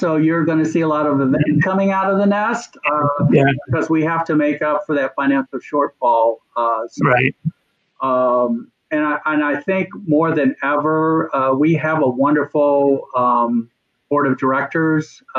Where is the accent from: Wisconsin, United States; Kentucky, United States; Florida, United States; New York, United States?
Kentucky, United States; Corbin; I grew up in Corbin, as I said, really not much money.